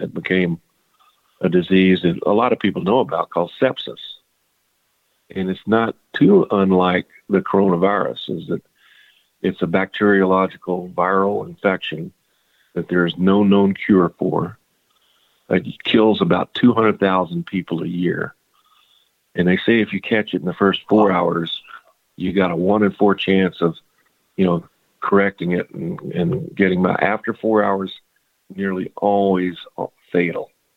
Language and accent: English; Signal Mountain, Tennessee, United States; we had planned a family reunion back in Tennessee because, like I mentioned, I grew up on Signal Mountain